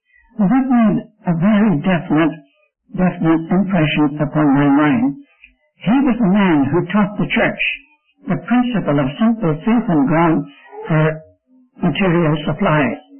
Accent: Northern Ireland, United Kingdom; born there; I happen to be an Irishman. I'm not ashamed of that. I was born in Northern Ireland 86 years ago. And I was brought up in a Christian home.

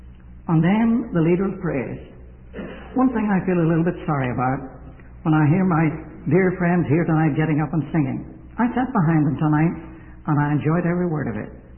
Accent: Ireland; I hope I'm not, although I'm an Irishman.

